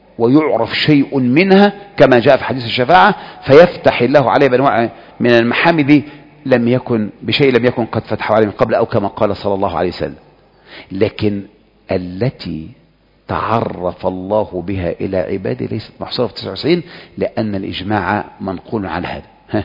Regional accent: Egypt; دي قاعدة فينا احنا كمصريين.

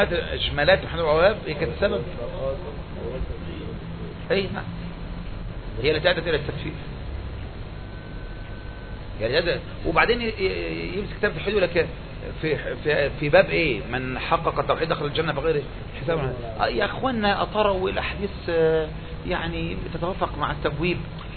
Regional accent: Egypt; واحنا مصريين

